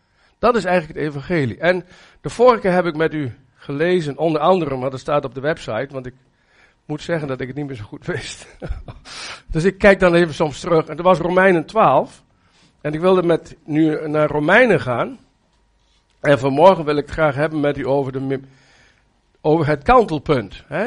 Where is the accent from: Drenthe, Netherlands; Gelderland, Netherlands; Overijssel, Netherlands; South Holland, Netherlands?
Gelderland, Netherlands; Oldebroek; Ik kom uit Oldebroek.